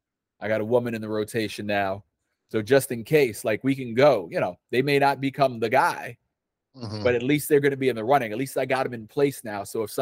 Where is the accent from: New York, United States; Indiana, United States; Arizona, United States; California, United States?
New York, United States; Well, I mean, we dealt with that to some extent, but we grew up in the New York area. And New York was sort of aspirational.